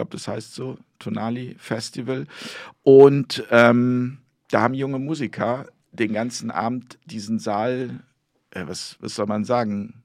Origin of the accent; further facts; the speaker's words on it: North Rhine-Westphalia, Germany; Das ist meine Heimat.